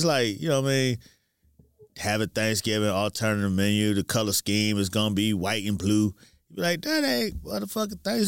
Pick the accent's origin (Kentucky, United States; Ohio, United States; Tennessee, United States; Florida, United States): Florida, United States; Miami; I'm from Miami, man.